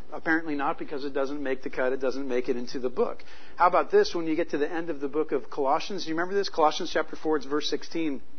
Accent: United States; I say our eyes, and I'm saying this as an American.

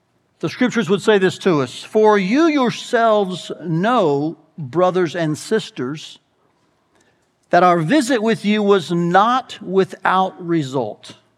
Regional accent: Atlanta, Georgia, United States; also born or lived in Iowa; We moved here from Atlanta, Georgia, 29 years ago. And wow, what a first winter that was for this southern boy.

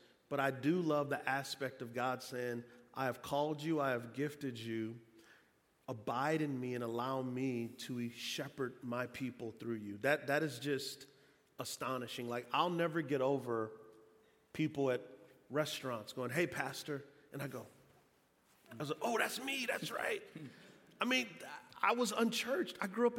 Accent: San Antonio, Texas, United States; Well, so I grew up in San Antonio, Texas. I grew up on what's called a West Side, and a lot of it's been gentrified now.

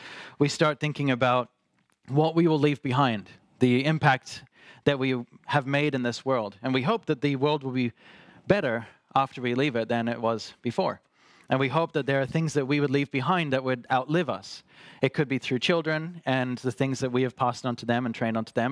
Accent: Australia; And I grew up in Australia. I spent most of my life in Australia, and I grew up in a Calvary Chapel church

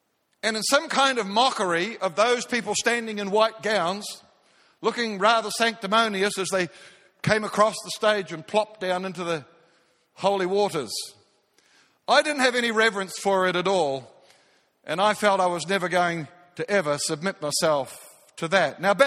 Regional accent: Auckland, New Zealand; some guys that I grew up with in South Auckland, New Zealand. And we grew up in a pretty tough hood.

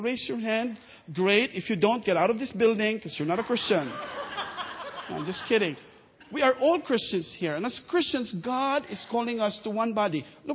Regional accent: Philippines; You know, sometimes because Filipinos are so, they're just like really on the fringes. We want to keep quiet. We don't want to be involved. Just leave us alone. That's the culture.

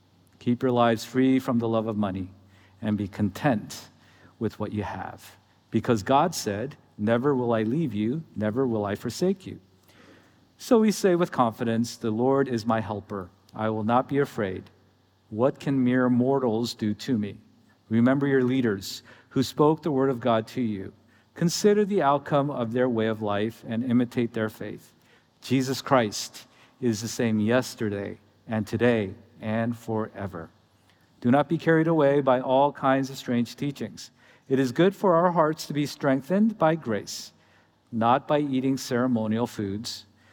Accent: Pittsburgh, Pennsylvania, United States; also born or lived in State College; I was born in Pennsylvania. My parents met when they were getting their PhDs at Penn State. And so I was born at Penn State. And then by age seven, we moved to Pittsburgh.

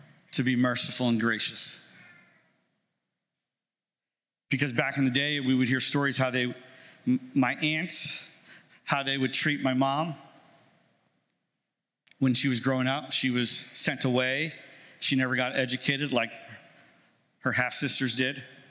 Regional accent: New York, United States; when I was growing up in New York, the kid that rode the short bus.

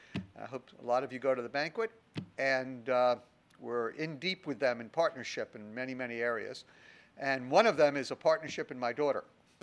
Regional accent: New York, United States; So today, of course, is September 11th, and I am a New Yorker.

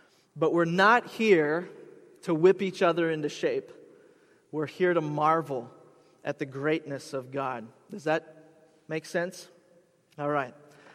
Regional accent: Minnesota, United States; We're from Minnesota. We're not used to this.

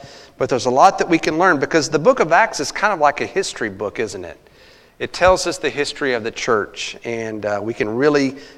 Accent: Texas, United States; It was about an hour from my hometown, and it was always in July, and so Texas, it was hotter than the pit of Hades at that time

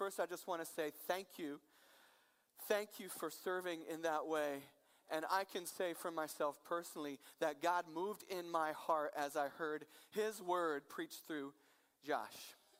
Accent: Iowa, United States; So I was born and raised in Iowa. A little known fact about Iowa is that there are more pigs in Iowa than people.

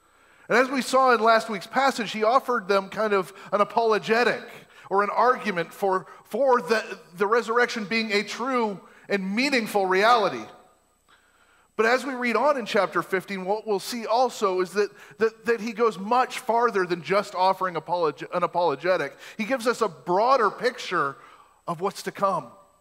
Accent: Maine, United States; it used to be on the radio station that I grew up listening to in Maine

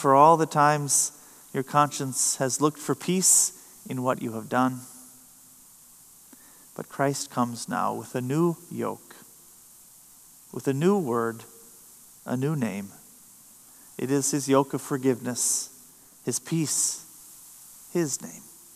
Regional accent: Moorhead, Minnesota, United States; I remember growing up in Moorhead, I had a friend who just lived a couple houses down along the river.

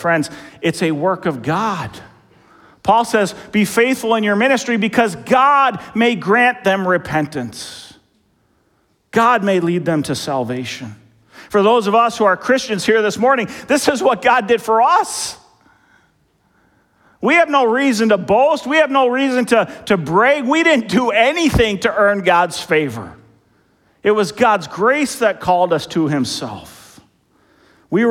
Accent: Eden Prairie, Minnesota, United States; Kid I grew up with in Eden Prairie, one of my good friends.

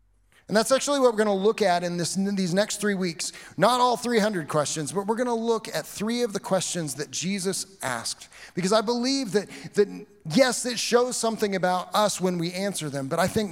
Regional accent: Kansas, United States; Apparently my lack of a Texas accent, because I'm from Kansas, was strange to them.

